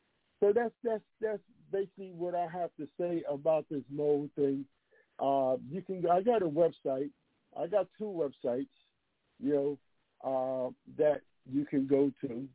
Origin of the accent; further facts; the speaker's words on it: New York City, New York, United States; right now in Harlem, which that's where I'm from. I'm from East Harlem.